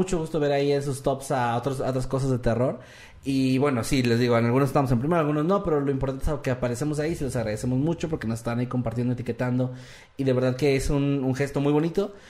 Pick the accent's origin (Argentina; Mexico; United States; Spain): United States; Utica, New York; Yo soy de Útica y nunca escuché el término hamburguesa.